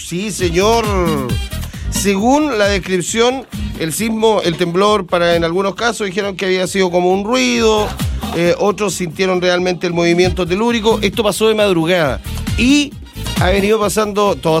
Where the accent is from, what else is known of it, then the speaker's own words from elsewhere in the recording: Angol, Araucanía, Chile; Yo me crié en Angol, fue una infancia maravillosa, entre medio de los tomates